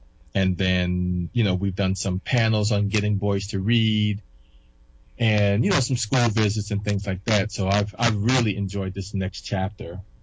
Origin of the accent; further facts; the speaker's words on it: New York City, New York, United States; when I grew up in Washington Heights, you know, in the beginning when I was there on 162nd Street off of Amsterdam, it was primarily Black and Puerto Rican.